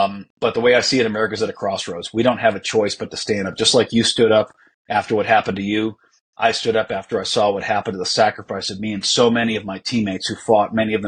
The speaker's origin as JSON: {"language": "English", "country": "United States", "said": "It was the first time I'd ever been ashamed of being an American."}